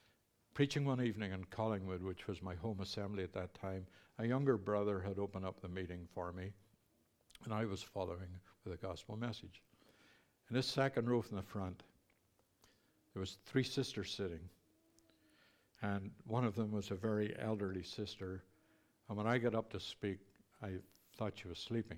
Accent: Ireland; I'm Irish. I see funny things first.

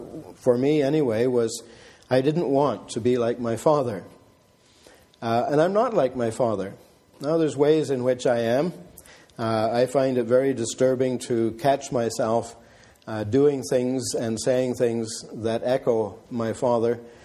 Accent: Zambia; also born or lived in Zimbabwe; I grew up in Africa, and a lot of my life was away from home at boarding school, first of all Sakeji, and then when I finished Sakeji in 51, 52 and 53 were spent in Chingola at a government high school there

